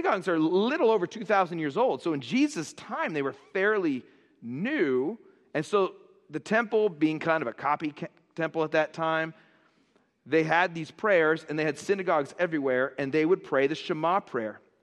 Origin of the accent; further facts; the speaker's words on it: Orlando, Florida, United States; also born or lived in North Miami; I was born in North Miami. They didn't have hospitals, not too many of them in Broward County at the time. And I was just a few months old when my dad and my mom packed me up and moved me to Orlando.